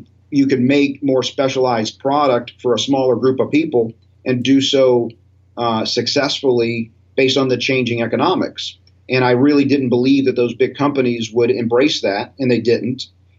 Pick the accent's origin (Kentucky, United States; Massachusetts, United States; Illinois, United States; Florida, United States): Florida, United States; Tampa; also born or lived in Nashville; Yeah, originally born and raised in Tampa, so lived here in the Tampa Bay area for most of my life. I lived in Nashville for 3 years, and that was about it. So, you know, definitely a Floridian.